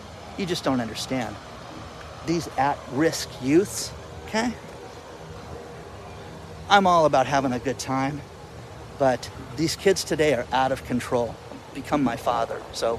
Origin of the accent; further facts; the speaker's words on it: Tustin, California, United States; And the one that I grew up with was in Tustin, California.